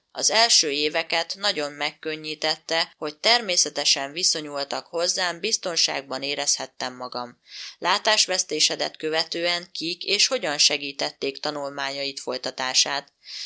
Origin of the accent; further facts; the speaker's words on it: Kondoros, Békés, Hungary; now in Budapest, Hungary; 47 éves vagyok, Kondorosról származom, édesanyám most is ott él, édesapám már meghalt. Két testvérem van, egy nővérem és egy ikertestvérem. Feleségemmel és egy szemlány gyermekünkkel Budapesten a 11. kerületben élünk.